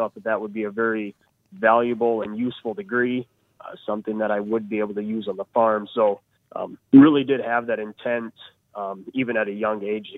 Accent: South Dakota, United States; Yes, I was born and raised on the farm where I'm currently residing

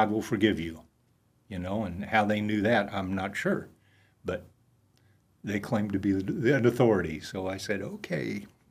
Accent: United States; So I thought, well, you know, I'm an American.

